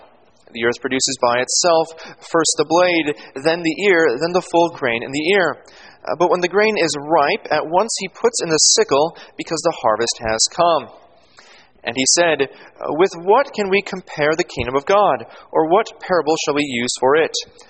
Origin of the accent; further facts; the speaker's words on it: United States; As you all know by now, I'm an American. And in America, we love everything bigger.